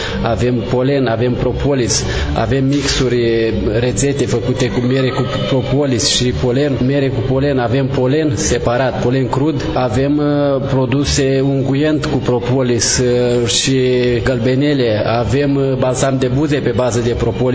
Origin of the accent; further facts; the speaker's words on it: Băușori, Vaslui County, Romania; Eu m-am născut în localitatea Băușori, acolo am crescut și acolo am locuit 30 de ani.